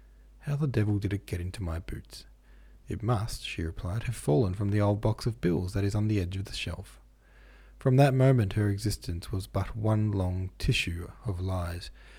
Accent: United States; but I'm American and our public transit is non-existent, especially in rural America

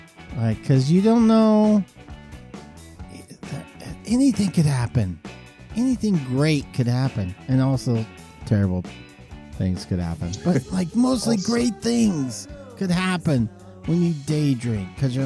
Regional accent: Baltimore, Maryland, United States; I'm originally from Baltimore.

